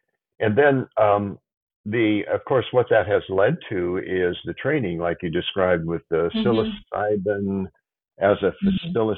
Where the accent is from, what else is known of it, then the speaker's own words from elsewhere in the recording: Cedar Rapids, Iowa, United States; Iowa. I grew up in Iowa.